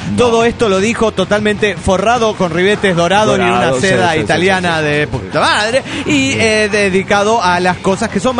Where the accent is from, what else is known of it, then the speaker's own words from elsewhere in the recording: Ciudad Juárez, Chihuahua, Mexico; de Ciudad Juárez, México.